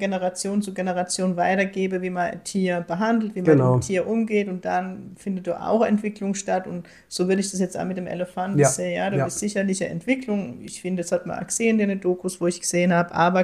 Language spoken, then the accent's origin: German; Heidelberg, Baden-Württemberg, Germany; Ich glaube, allein Ziegelhausen, wo ich herkomme, sind immer 10.000.